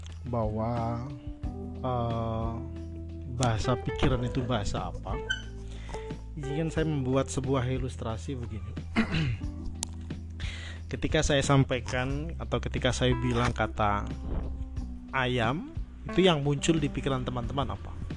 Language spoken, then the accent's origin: Indonesian; Surabaya, East Java, Indonesia; accent: medok; Saya dari Surabaya. Kelihatan bahasanya, logatnya masih mendok banget.